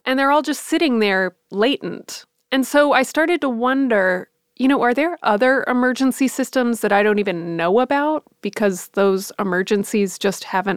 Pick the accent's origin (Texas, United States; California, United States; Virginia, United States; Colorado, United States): Texas, United States; Dallas; Yep, I'm from Dallas, so I'm always, you know, keeping up on my Dallas news.